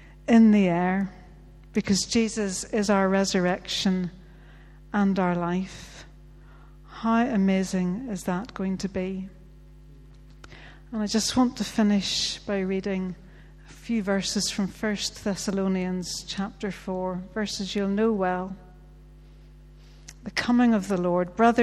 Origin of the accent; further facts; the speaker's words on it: Bangor, Northern Ireland, United Kingdom; The ancient monastery in my hometown of Bangor